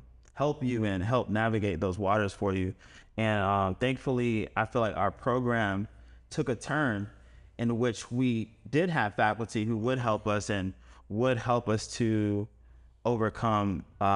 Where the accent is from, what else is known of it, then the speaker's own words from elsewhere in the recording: Atlanta, Georgia, United States; I came from Atlanta and went to Morehouse School of Medicine.